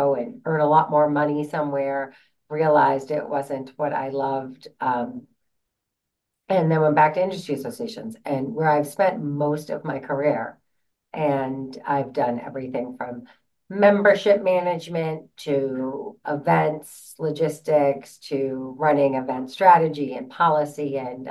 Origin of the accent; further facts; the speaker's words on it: Boston, Massachusetts, United States; accent: Boston; if I'm a little tired, my Boston accent comes out very, very strong.